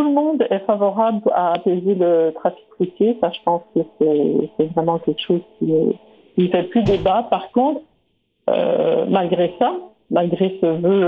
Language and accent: French; Quebec, Canada; moi j'ai grandi au Québec. Mon village, j'ai toujours utilisé le vélo au quotidien pour mes déplacements